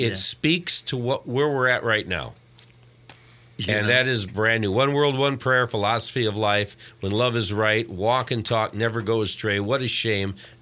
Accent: Highland, Indiana, United States; He started it in my hometown of Highland.

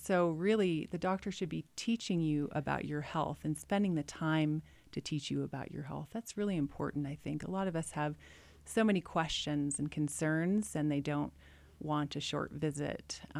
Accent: Washington, United States; So I come from Washington State. I lived here for 2 years.

